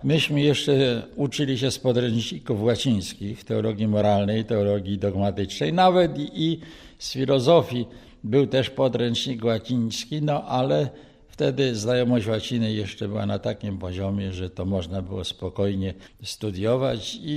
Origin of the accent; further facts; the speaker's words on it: Greater Poland Voivodeship, Poland; moje strony rodzinne to należały do tak zwanego Wartegau, czyli okręgu Warte, a więc był to teren przyłączony do Rzeszy